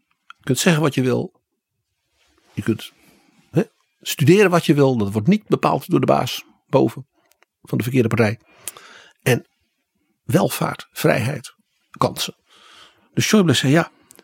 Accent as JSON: {"language": "Dutch", "country": "Netherlands", "said": "Als je als Nederlander in Oost-Duitsland komt, je praat met oudere mensen, dan hebben ze het over dat de eerste keer dat ze naar de Keukenhof gaan. Dan staan de mensen de tranen in de ogen. Wij als Hollanders denken, oh ja, narcissen."}